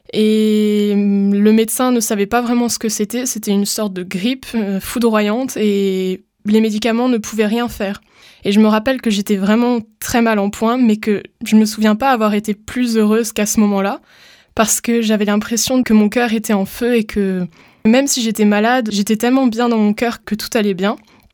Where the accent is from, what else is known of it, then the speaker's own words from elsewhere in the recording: France; j'ai 20 ans et je suis française. Je suis née dans une famille chrétienne